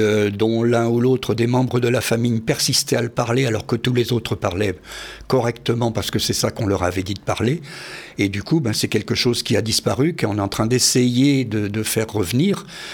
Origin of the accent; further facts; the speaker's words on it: Brittany, France; je suis natif de ce pays-là, de La Rochefoffée, mais j'ai des acquaintances familiales à Brocéliande et à Paimpont même, d'une part, et puis d'autre part, je vis depuis 45 ans dans le pays des Vallons de Vilaine.